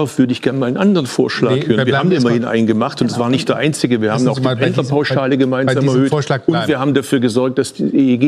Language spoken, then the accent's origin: German; Baden-Württemberg, Germany; Rate ich als Schwabe nicht dazu.